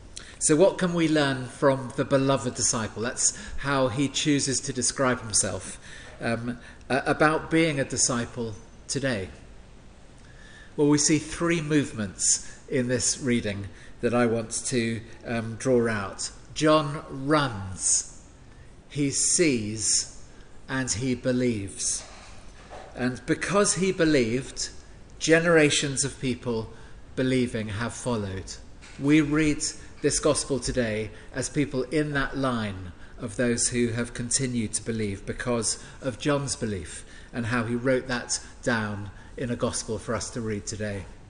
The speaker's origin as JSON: {"language": "English", "region": "South East England", "country": "United Kingdom", "also_born_or_lived": "London", "accent": "English", "said": "She's from Surrey, and I'm from the south coast of England"}